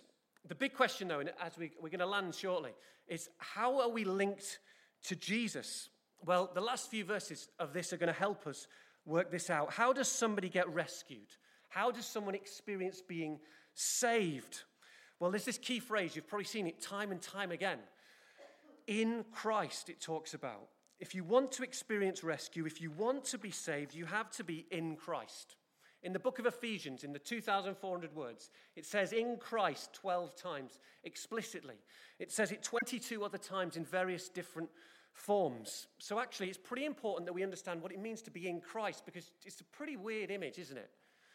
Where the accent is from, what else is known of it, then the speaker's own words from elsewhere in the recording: England, United Kingdom; Josh is English. I am English.